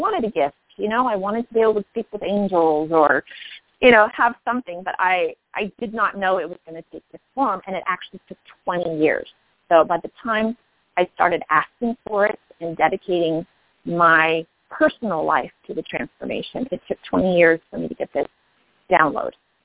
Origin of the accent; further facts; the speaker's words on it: United States; because I'm an American and I speak one language besides energy